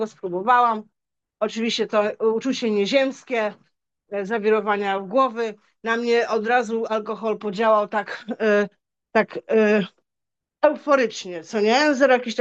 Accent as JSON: {"language": "Polish", "town": "Lublin", "region": "Lublin Voivodeship", "country": "Poland", "lives_now": "Radom, Poland", "said": "Byłam w moim Lublinie, bo też jestem lublinianką, 22 lata mieszkam w Radomiu"}